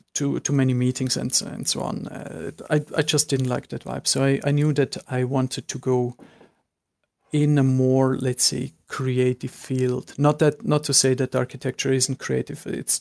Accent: Zurich, Switzerland; say that I'm from Zurich. I may go back there

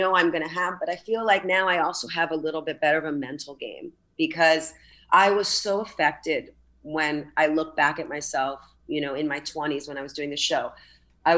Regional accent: Miami, Florida, United States; And I'm from Miami and, you know, not born, but raised here.

